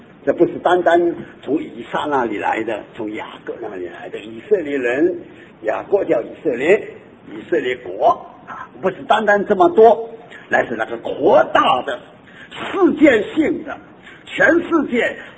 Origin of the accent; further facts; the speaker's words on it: China; 但是无论如何，我是中国人